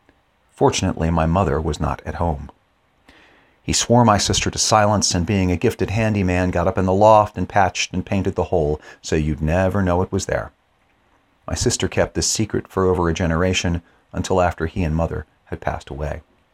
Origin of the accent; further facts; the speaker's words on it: Baltimore, Maryland, United States; moved away as an adult; I am a U.S. minister, U.S.-born minister serving here. I grew up in West Baltimore, The Wire, anyone? I left the U.S. as a young man in 1985